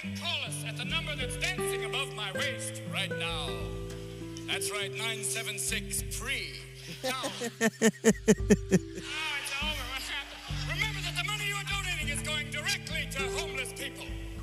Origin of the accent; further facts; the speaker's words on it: New York City, New York, United States; I'm from the Bronx.